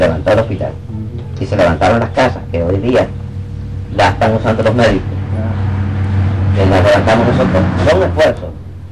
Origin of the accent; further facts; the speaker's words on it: Puerto Rico; somos puertorriqueños